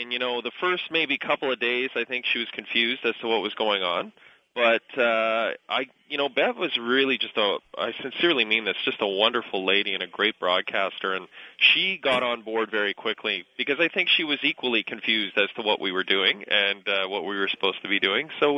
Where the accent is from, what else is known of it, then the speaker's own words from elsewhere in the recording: Alberta, Canada; Though I'm from Alberta, where the drinking age is also 18.